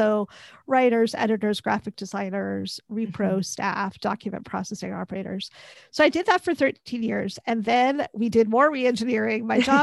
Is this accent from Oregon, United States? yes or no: yes; Oregon, United States; I'm from Oregon.